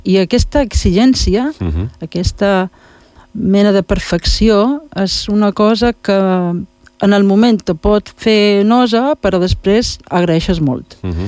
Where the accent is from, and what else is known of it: Balearic Islands, Spain; born or raised there; also born or lived in Madrid